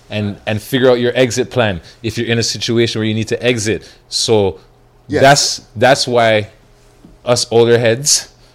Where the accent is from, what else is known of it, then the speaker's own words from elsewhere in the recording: Toronto, Ontario, Canada; I'm from Toronto, born and raised